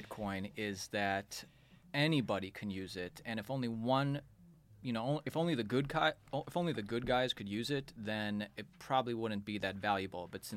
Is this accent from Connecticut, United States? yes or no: no; Cleveland, Ohio, United States; We're from the Cleveland area, which is different, but definitely Columbus and Cleveland, two best parts.